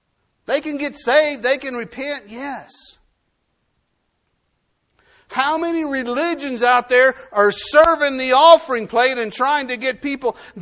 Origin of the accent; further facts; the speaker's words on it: Del Rio, Texas, United States; I told them I was from Del Rio.